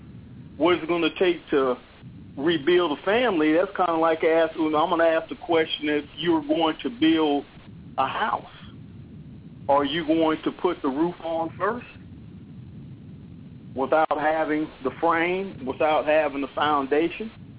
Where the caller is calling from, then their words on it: California, United States; calling from Killer Cali, Lost Scandal.